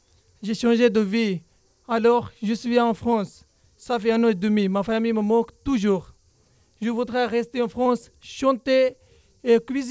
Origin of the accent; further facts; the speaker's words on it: Palestine; French is a second language; Je viens de Palestine. J'ai 31 ans.